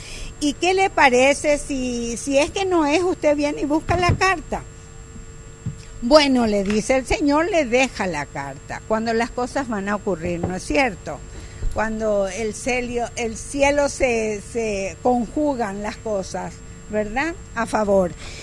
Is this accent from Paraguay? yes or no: yes; Paraguay; vengo de Paraguay